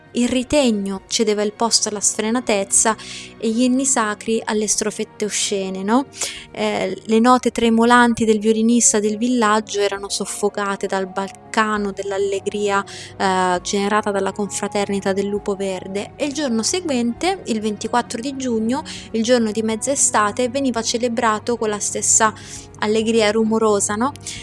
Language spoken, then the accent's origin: Italian; Monza, Lombardy, Italy; sono nata e cresciuta a Monza